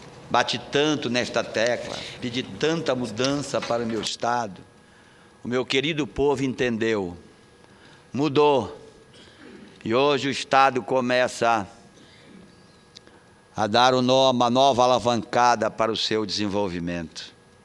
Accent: Pará, Brazil; prefeito de Salinópolis, de uma das cidades mais belas da minha terra

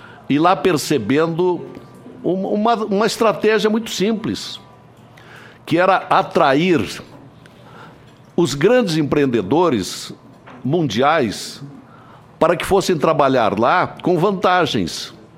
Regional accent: Brazil; Como nós, brasileiros, não temos recursos atualmente

